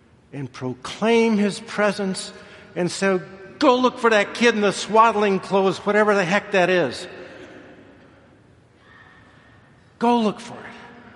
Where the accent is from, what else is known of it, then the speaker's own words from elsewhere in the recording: Omaha, Nebraska, United States; I grew up in Omaha. We always talked about the people across the river in Council Bluffs, you know.